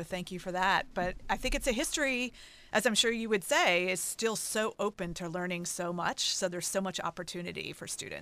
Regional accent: Rockville, Maryland, United States; now in Kentucky, United States; And similarly, I'm not from Kentucky, originally from Rockville, Maryland, but this history is actually part of what drew me here.

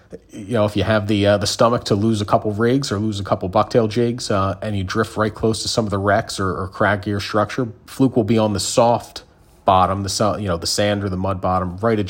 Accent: Philadelphia, Pennsylvania, United States; Yeah, so where I grew up, I'm from Philadelphia, used to fish at the Jersey Shore

